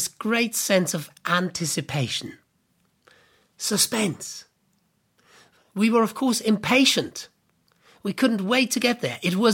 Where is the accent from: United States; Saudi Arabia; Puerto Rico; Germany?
Germany; Christmas Eve was the big day for us when I grew up in Germany.